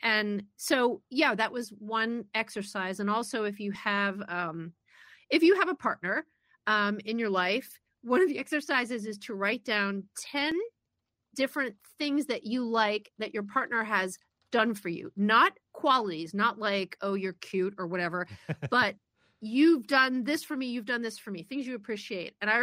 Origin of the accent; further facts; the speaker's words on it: Cleveland, Ohio, United States; when I was growing up in Cleveland